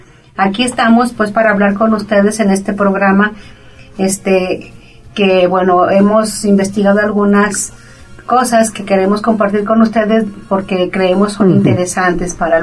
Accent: Mexico; nuestras fiestas y costumbres como mexicanos.

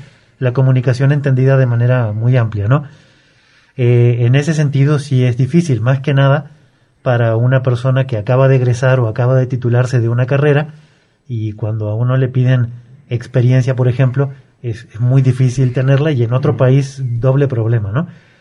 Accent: Uruguay; Estudié la carrera en la Universidad de la República, en Montevideo, Uruguay. Es la universidad pública de mi país de origen.

